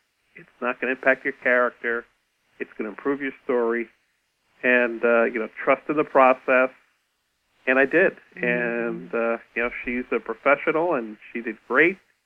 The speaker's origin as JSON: {"language": "English", "town": "Long Island", "region": "New York", "country": "United States", "tie": "born or raised there", "said": "So I grew up on Long Island in this town. I mean, this town is real."}